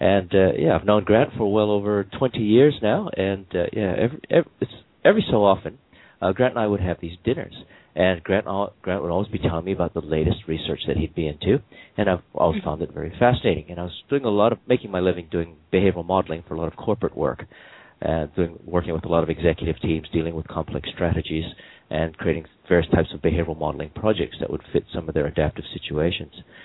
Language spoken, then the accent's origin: English; Hawaii, United States; now in Australia; And I was born and raised in Hawaii, but I live in Australia now.